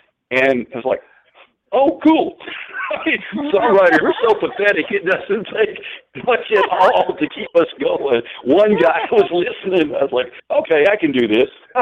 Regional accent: Beaumont, Texas, United States; there was a girl that was singing with me at the time from my hometown of Beaumont, Texas.

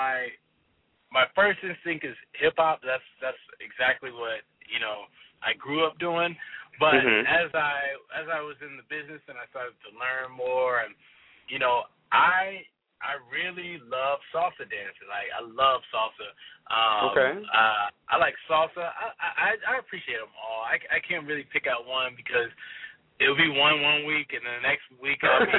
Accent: Rancho Cucamonga, California, United States; also born or lived in Pomona; I was born in Pomona, California and raised in Rancho Cucamonga.

